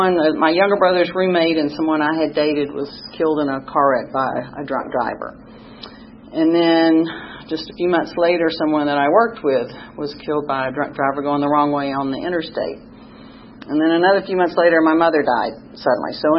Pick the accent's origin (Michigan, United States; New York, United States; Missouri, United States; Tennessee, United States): Tennessee, United States; Chattanooga; there was a bar in Chattanooga I grew up in Chattanooga, we would go to.